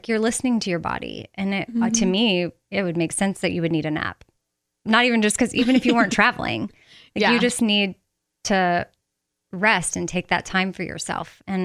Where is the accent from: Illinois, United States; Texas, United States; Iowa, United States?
Texas, United States; So growing up in Texas, maybe that's why I was exposed to them.